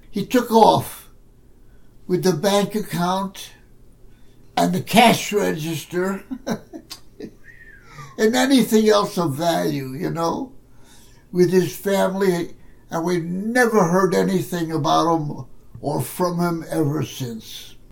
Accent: New Haven, Connecticut, United States; also born or lived in Danbury, Connecticut; I was born in New Haven, Connecticut, 1921. October 25th, at 427 Ellsworth Avenue, New Haven, Connecticut. I went to elementary school called Roger Sherman, and before I went to middle school, my family moved to Danbury, Connecticut.

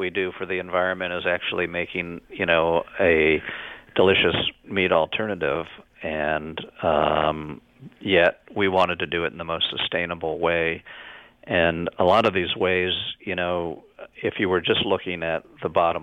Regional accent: Maryland, United States; You know, I grew up on the Chesapeake Bay, and the Eastern Shore was this, still is, a region where there's a lot of chickens raised

